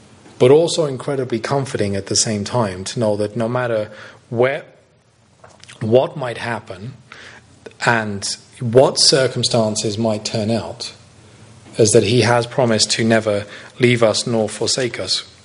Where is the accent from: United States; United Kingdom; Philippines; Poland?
United Kingdom; England; I've often tried to explain it away by being English.